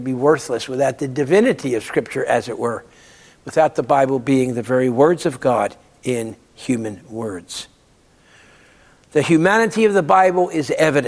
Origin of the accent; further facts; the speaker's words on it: St. Louis, Missouri, United States; It's also been called confluence, which makes sense here in my hometown of St. Louis, where the Missouri and Mississippi rivers come together.